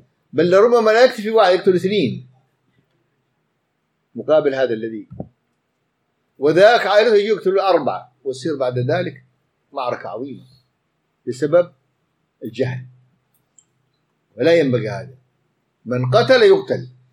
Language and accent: Arabic; Yemen; في رجل كان عندنا في اليمن